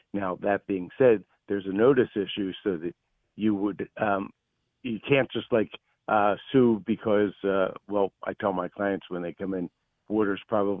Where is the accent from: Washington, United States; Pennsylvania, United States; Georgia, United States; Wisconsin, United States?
Pennsylvania, United States; Penn Valley; Well, I grew up on the main line, Penn Valley, which is west of City Avenue. So basically the near suburbs.